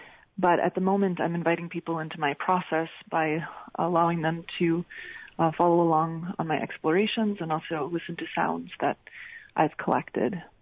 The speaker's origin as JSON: {"language": "English", "region": "Minnesota", "country": "United States", "said": "And because I'm from the Iron Range and this is about my family history and about being an American and learning about the region"}